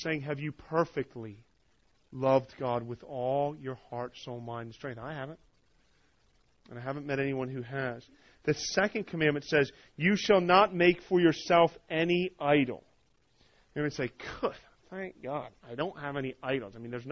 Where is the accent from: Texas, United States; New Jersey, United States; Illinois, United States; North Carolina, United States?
New Jersey, United States; When I grew up in New Jersey, my brother and I, we were really into skateboarding.